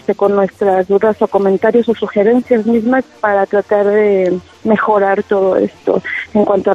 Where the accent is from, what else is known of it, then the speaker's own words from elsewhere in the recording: Tequisquiac, State of Mexico, Mexico; Yo soy de Tequisquiac, en el Estado de México.